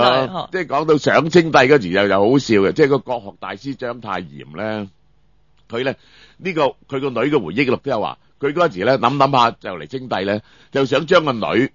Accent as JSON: {"language": "Cantonese", "country": "China", "said": "我哋中国人咧话一个历史嘅民族就冇求历史真相嘅决心"}